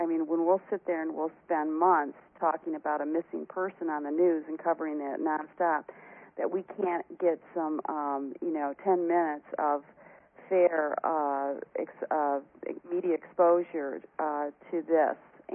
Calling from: Charlotte, North Carolina, United States; Hi, Brooks. … I'm calling from Charlotte.

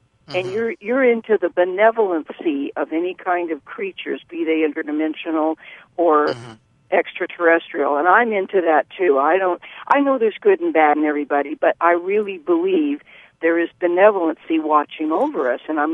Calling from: Oklahoma, United States; I'm calling from Oklahoma.

